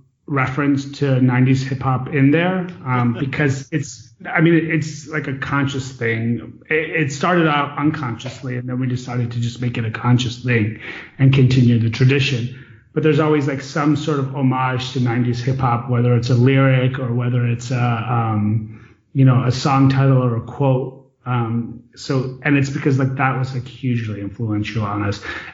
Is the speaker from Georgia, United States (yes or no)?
no; Chicago, Illinois, United States; was a big influence on us because we are from Chicago.